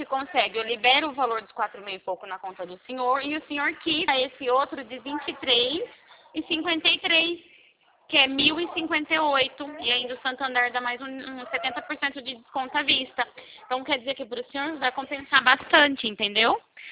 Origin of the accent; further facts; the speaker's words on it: Araras, São Paulo, Brazil; Eu também sou daqui de Araras.